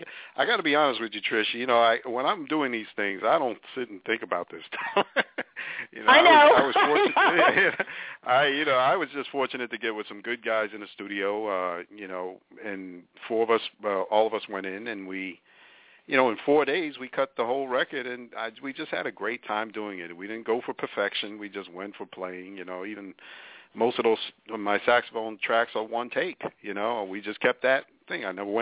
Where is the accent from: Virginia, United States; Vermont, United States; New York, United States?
New York, United States; Well, you know, fortunately, you know, I'm from New York, so I get it, you know.